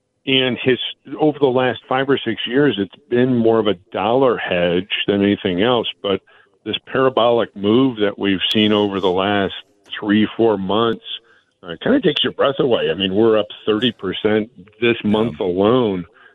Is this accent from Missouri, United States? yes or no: yes; Missouri, United States; I'm from Missouri. You got to show me first.